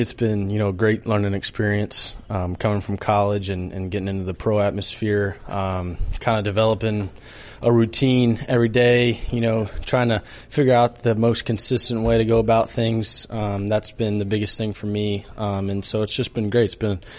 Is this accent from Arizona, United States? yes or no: no; Texas, United States; Originally, I'm from South Texas, so I grew up more of a Astros fan to begin with. And then but when we moved and stuff, I kind of made the switch as well.